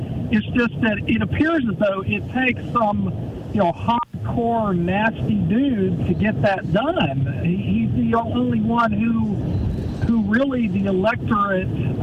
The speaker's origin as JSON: {"language": "English", "region": "Texas", "country": "United States", "tie": "born or raised there", "said": "And I grew up in Texas, and I understand the Texas mentality in many ways."}